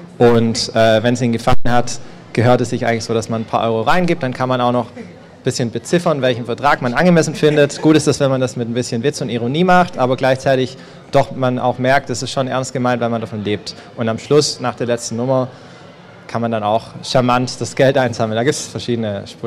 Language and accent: German; Stuttgart, Baden-Württemberg, Germany; ich komme aus Stuttgart.